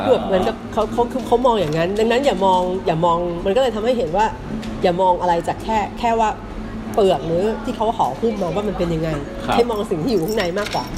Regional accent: Bangkok, Thailand; เขาจะเข้าใจว่าเรามาจากเด็กกรุงเทพ

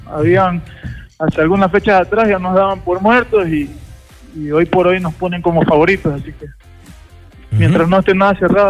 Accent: Ecuador; yo estoy hasta un poco incómodo como ecuatoriano

